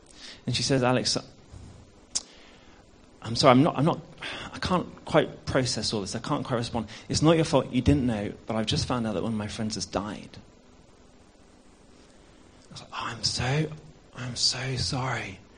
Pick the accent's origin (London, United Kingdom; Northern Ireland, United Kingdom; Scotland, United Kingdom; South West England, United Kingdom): South West England, United Kingdom; I'm not from a Christian background. I grew up in Somerset.